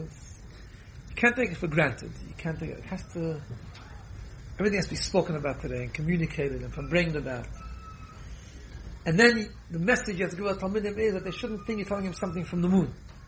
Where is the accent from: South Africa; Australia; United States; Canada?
South Africa; I grew up in South Africa